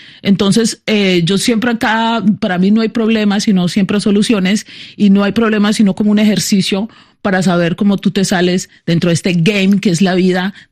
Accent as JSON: {"language": "Spanish", "country": "Colombia", "said": "el negro sufre o vive experiencias duras en Colombia, pero cuando salimos de Colombia y viajamos también sigue la piel nos sigue"}